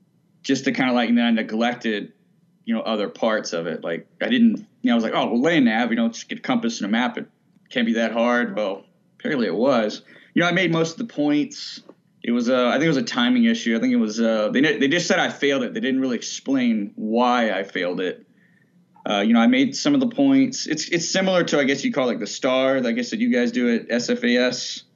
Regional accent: Alabama, United States; So for a part of my life, I grew up on Maxwell Air Force Base out in Alabama.

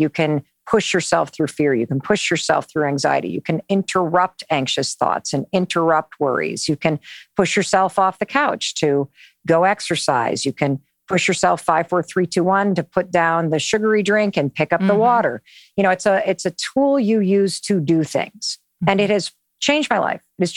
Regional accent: North Muskegon, Michigan, United States; I grew up in Western Michigan, North Muskegon.

